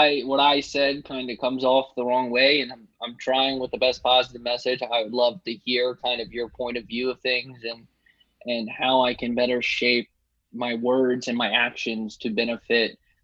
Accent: Richmond, Virginia, United States; I grew up in Richmond, Virginia, Middle Virginia, I really didn't know the Coastal Plains League as probably as well as I should have.

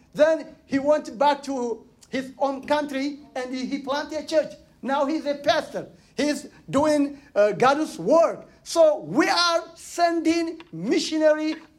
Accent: Eritrea; now in United States; I'm original from Eritrea. Eritrea is next door to Ethiopia, close to Israel.

